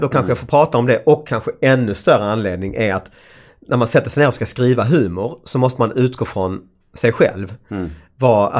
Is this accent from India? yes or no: yes; India; Jag fick förklara att jag är indier, så jag älskar elefanten.